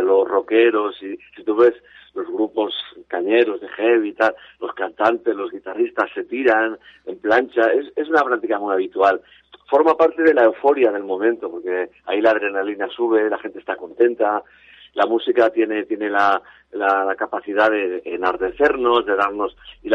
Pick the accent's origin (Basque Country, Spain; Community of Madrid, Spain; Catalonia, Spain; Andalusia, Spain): Catalonia, Spain; Barcelona; toda la sangre albaceteña, porque yo nací en Barcelona, soy catalán, casual, porque mi padre estaba a punto de ir a Toledo a trabajar y al final de ir a Barcelona y yo pues Albacete, bueno, es mi provincia